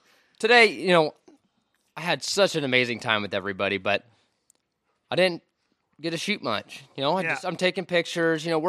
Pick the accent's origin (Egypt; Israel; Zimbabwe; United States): United States; Washington; I'm from Washington State.